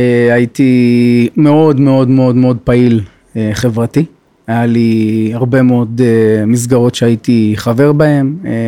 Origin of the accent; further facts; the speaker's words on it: Jerusalem, Jerusalem District, Israel; also born or lived in Eilat / San Francisco; אז אני ילד ירושלמי, גדלתי בירושלים. אני נער אלתי, גדלתי באלת כנער, שזו הייתה חוויה מדהימה. וכבוגר, אני מהסיליקון ואלי, סן פרנסיסקו